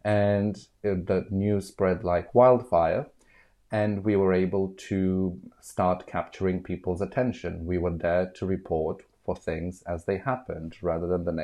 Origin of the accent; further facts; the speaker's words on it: Bucharest, Romania; English is a second language; moved away as an adult; now in United Kingdom; I'm originally from Romania, born in Bucharest, the capital city there